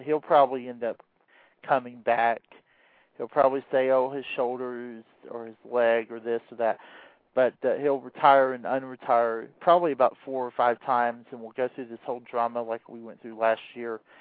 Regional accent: Atlanta, Georgia, United States; also born or lived in Jacksonville; I'm originally from Atlanta, and so I spent 17 years in Jacksonville area. I grew up in Atlanta and I'm an MSC guy first and foremost.

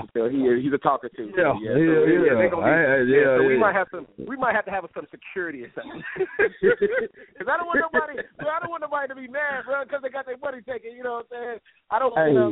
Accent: New York, United States; now in Atlanta, United States; I like Brooklyn. I'm from New York, but, that you know, ATL

